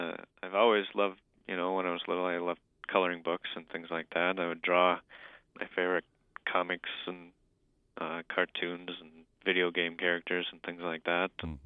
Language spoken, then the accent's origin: English; Thief River Falls, Minnesota, United States; also born or lived in Tennessee; Well, I'm originally from Thief River, but I've moved around a little bit. I lived in Tennessee for, my middle school years with my parents moving down there for work. And then we came back up here.